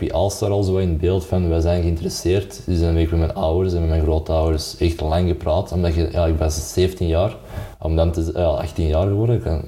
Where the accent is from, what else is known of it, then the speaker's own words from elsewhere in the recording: Antwerp, Flanders, Belgium; geboren en getogen in Antwerpen. Ik woon ook terug in Antwerpen, na 5 jaar niet meer in de stad gewoond hebben. Ik ben 24 jaar